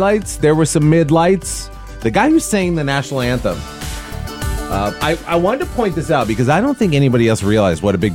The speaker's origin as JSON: {"language": "English", "town": "Detroit", "region": "Michigan", "country": "United States", "tie": "born there", "said": "I was born in Detroit, so we are bred to hate Ohio."}